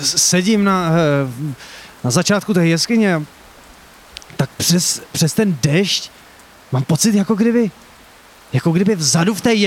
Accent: Vimperk, South Bohemian Region, Czechia; Já jsem taky z Vimperka

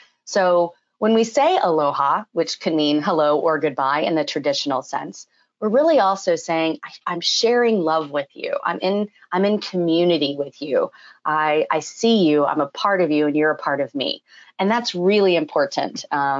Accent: Texas, United States; As you know, I'm a Texan, a born Texan. So a Southerner who just went farther south because I love summer and I'm a big time water baby.

